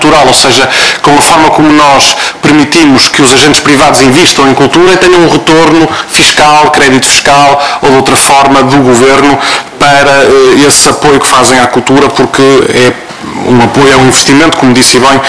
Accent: Portugal; born there; Nasci cá, nasci em Portugal, mas fruto já das migrações ainda pré-União Europeia, do facto do meu pai vir trabalhar para Portugal nos anos 70.

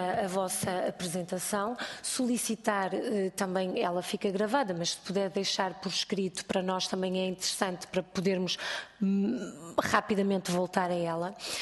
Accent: Viana do Castelo, Portugal; now in Lisbon, Portugal; eu sou de Viana do Castelo, estou sozinha em Lisboa

